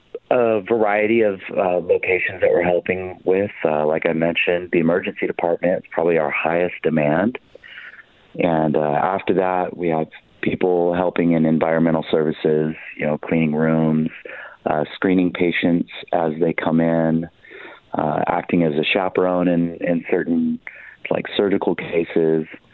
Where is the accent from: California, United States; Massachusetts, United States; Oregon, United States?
Oregon, United States; Eugene; I'm probably the one that's the furthest out. I'm from Eugene.